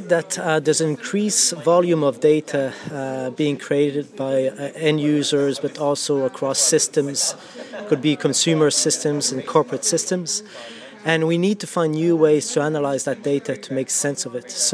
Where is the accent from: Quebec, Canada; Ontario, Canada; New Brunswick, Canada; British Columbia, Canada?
Quebec, Canada; Quebec City; now in Ireland; Yeah, I'm from Quebec City in Canada.